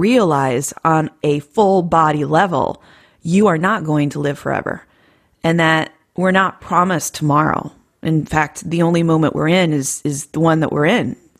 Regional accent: Iowa, United States; So I flew back to Cedar Rapids. I'm from Iowa.

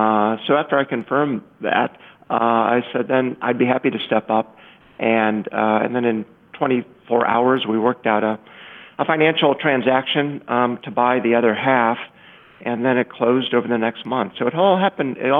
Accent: Indiana, United States; You know, I grew up in Indiana, not far from Chicago

